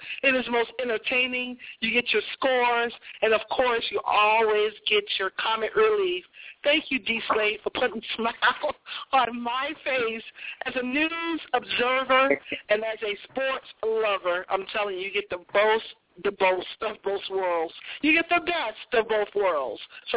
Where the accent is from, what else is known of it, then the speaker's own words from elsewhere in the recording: Massachusetts, United States; I want to let you all know of something that I found out in my hometown of Massachusetts.